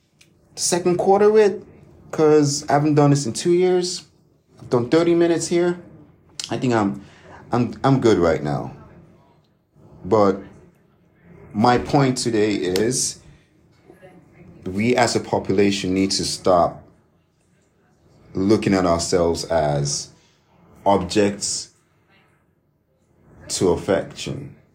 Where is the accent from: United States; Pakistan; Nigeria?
Nigeria; Because I'm still Nigerian by heart. I really hope that our country should learn to really look at ourselves not as objects of affection, but subjects of love